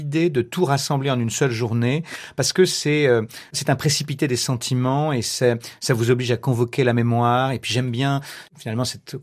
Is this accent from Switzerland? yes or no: no; Barbezieux, Nouvelle-Aquitaine, France; Moi, j'ai grandi à Barbezieux, en Charente, qui est une ville de 4000 habitants. Oui, la grande ville la plus proche à 35 km, c'est Angoulême, c'est vous dire. Bon. Mais en plus, j'ai grandi même dans un village après qui s'appelle Lamérac, qui fait 160 habitants